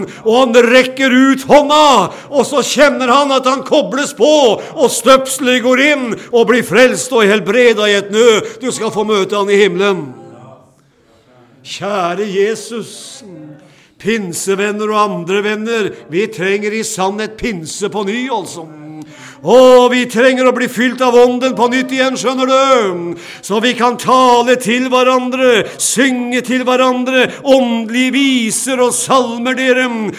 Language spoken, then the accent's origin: Norwegian; Notodden, Vestfold og Telemark, Norway; Jeg vokste opp i en menighet hjemme på Notodden, Betania